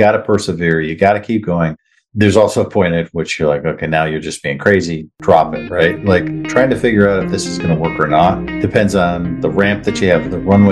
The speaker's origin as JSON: {"language": "English", "region": "Minnesota", "country": "United States", "tie": "born there", "also_born_or_lived": "Chicago", "lives_now": "Scottsdale, United States", "said": "I live in Scottsdale. I have lived in Chicago. I was born in Minnesota."}